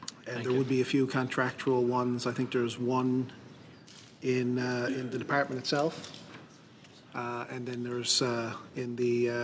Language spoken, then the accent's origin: English; Newfoundland and Labrador, Canada; I'm from the Avalon portion of the province